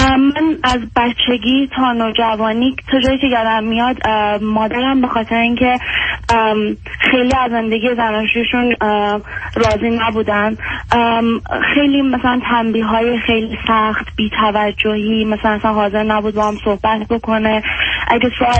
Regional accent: Iran; moved away as an adult; دیگه 18 سالگی از ایران که اومدم بیرون

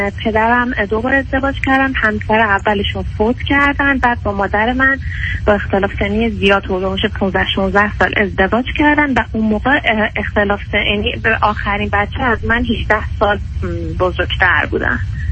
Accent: Iran; moved away as an adult; now in Canada; من از ایران مهاجرت کردم به عنوان اسکیل ورکر.

